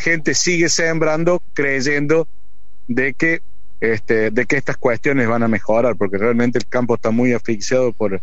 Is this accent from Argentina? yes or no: yes; Argentina; Yo soy argentino